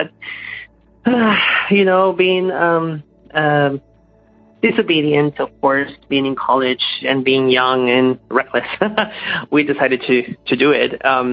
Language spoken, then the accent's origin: English; Peru; now in Toronto, Canada; calling from Toronto, Canada. I'm going to tell you a story about my childhood. So I am Canadian, but I was born and raised in Peru in South America.